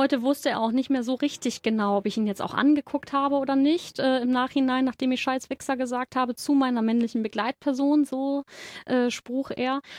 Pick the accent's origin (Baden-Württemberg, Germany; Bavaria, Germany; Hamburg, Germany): Hamburg, Germany; Dieser Eindruck hat meine Kindheit und meine Jugend auf St. Pauli bis heute geprägt.